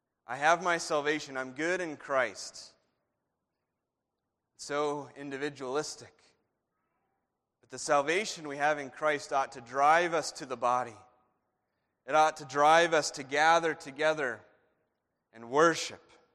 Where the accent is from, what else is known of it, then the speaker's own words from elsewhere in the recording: Tucson, Arizona, United States; I grew up in Tucson.